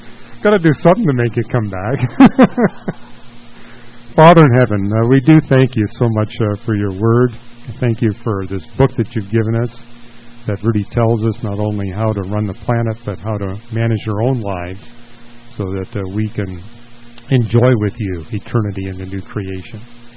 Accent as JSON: {"language": "English", "country": "Canada", "said": "You know, I'm from Canada, and I can tell you what's going on in Canada."}